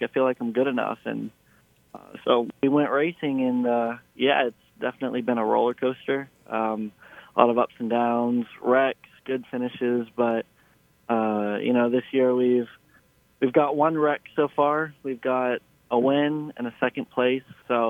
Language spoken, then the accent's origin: English; Charlotte, North Carolina, United States; I'm 18 from Charlotte, North Carolina.